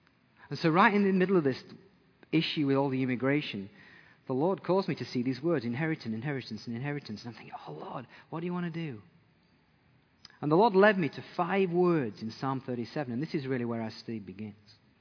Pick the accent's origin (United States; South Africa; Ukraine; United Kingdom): United Kingdom; England; also born or lived in Austria / Hungary; now in New Zealand; as an Englishman, we had to go through immigration and paperwork to pursue residency to be in New Zealand.